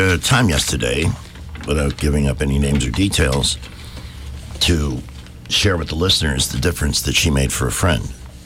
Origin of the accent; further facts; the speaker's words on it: Midwest, United States; I'm from the Midwest.